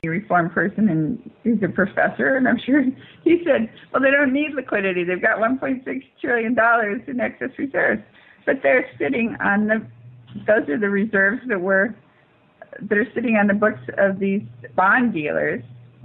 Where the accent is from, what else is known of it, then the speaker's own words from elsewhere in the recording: California, United States; In fact, I'm from California